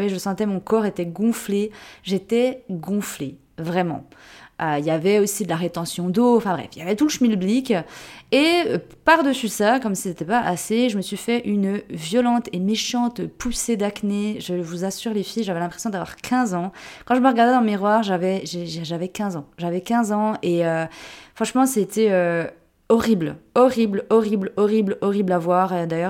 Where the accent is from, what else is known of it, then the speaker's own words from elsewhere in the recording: Switzerland; now in Portugal; Des fois on pense que je suis portugaise. Pas du tout, c'est pas du tout ça, c'est pas pour ça que je suis venue au Portugal, je suis suisse à 3500%, origine suisse. Un petit suisse